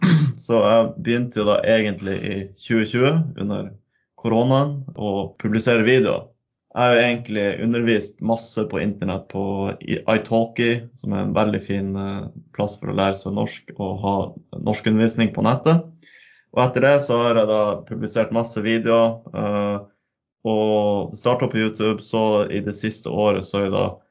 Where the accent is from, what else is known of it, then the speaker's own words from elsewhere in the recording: Tromsø, Troms, Norway; Jeg da 27 år. Jeg kommer fra Tromsø.